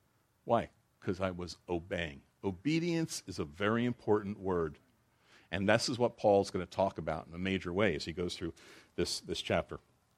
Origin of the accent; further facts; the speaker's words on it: United States; So, I'm an American, I do what I want to do, and that kind of thing.